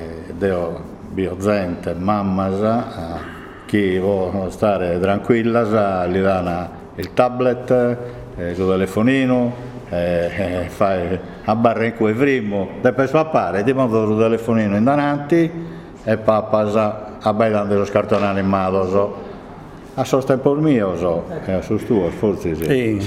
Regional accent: Sardinia, Italy; che ho nascito in Sardegna e sono sardo.

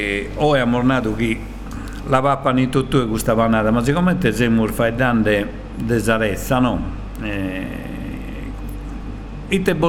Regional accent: Spain; Italian is a second language; Sono spagnolo, ma sì.

